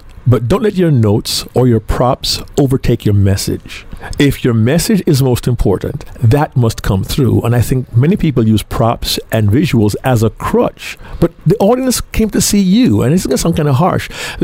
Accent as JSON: {"language": "English", "country": "Jamaica", "tie": "born or raised there", "said": "I was first introduced by an uncle of mine from my home country of Jamaica."}